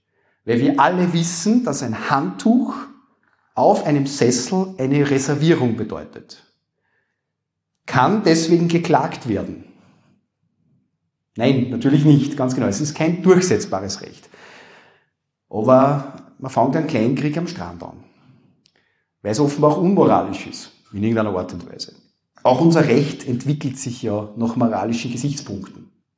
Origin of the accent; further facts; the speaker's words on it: Upper Austria, Austria; accent: Upper Austrian; man hört das an meinem Akzent, glaube ich, ganz gut, wie gesagt, Oberösterreich.